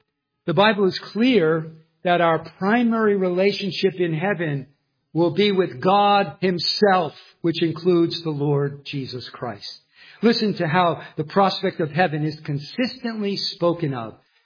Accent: New Jersey, United States; I can say that because I'm from New Jersey.

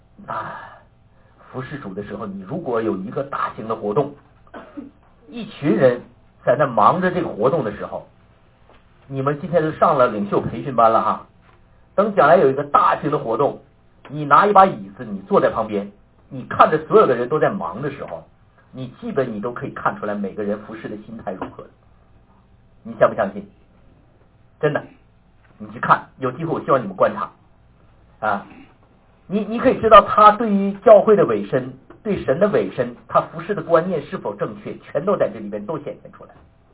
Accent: northern China, China; 我刚来的时候，我和太太就在我家那散步，因为我们都是北方人，很少看到这个那个棕榈树

